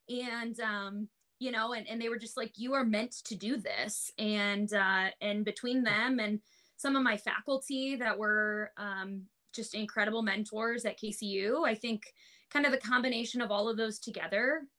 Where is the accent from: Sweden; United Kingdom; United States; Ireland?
United States; Illinois; applied kind of broadly to mostly the state of Illinois MD schools, just to, you know, be within my home state and home area.